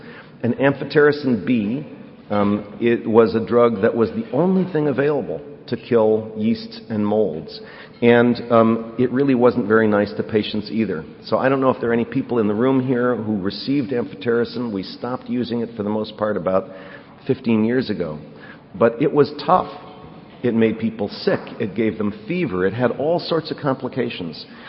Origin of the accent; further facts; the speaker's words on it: Buffalo, New York, United States; I grew up in Buffalo, so we never had to worry about that.